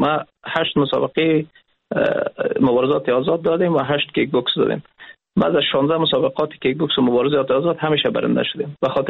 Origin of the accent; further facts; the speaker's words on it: Afghanistan; به خاطر از اینکه ما افغان هستیم مشکل بود